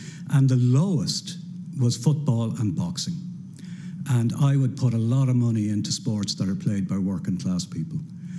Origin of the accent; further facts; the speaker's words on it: Kilbarrack, Leinster, Ireland; I grew up in Kilbarrick, that way. And I was a teacher in Kilbarrick